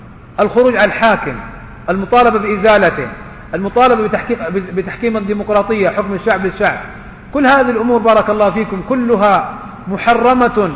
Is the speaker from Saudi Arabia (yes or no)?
yes; Saudi Arabia; وهنا عندنا في السعودية وفي دول الخليج يحاول بعض الناس يعني تجويز هذه الأمور